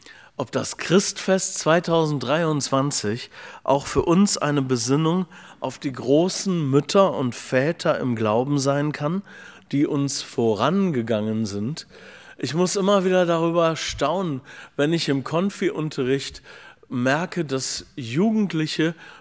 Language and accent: German; Essen, North Rhine-Westphalia, Germany; Meine Eltern waren beide sehr enge Mitarbeiter vom Pfarrer Wilhelm Busch in meiner Heimatstadt Essen.